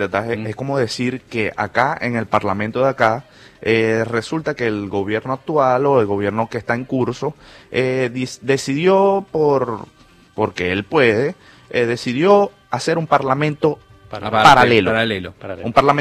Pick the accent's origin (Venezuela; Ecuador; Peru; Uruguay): Venezuela; now in Argentina; Bueno, yo salí 7 días antes de llegar acá a la Argentina. Salí 7 días antes y, bueno, de verdad que fue una travesía... muy triste, traumática.